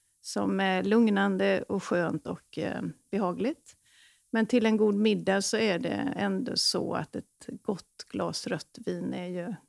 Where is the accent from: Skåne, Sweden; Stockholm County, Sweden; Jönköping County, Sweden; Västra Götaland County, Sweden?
Jönköping County, Sweden; Jönköping; Jag kommer ju från Jönköpingstrakten, Smålands Jerusalem.